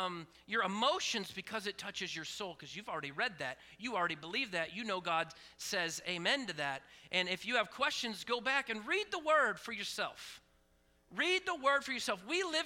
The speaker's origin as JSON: {"language": "English", "region": "Oregon", "country": "United States", "lives_now": "Iowa, United States", "said": "If you don't know this, I'm from Oregon. West Coast is the best coast"}